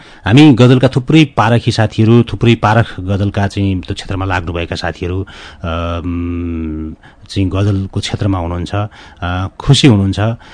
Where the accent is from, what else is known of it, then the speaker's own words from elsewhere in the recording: Hajariya, Madhesh Province, Nepal; म पहिला सर्लाईको हजरियामा, मेरो घर पहिला हजरिया हो, अहिले चाहिँ हरियाणामा बस्छु। हजरियामा हुँदाखेरि मगर गाउँ थियो, त्यो मगर गाउँले मलाई मगर भाषा सिक्न प्रेरित गर्यो।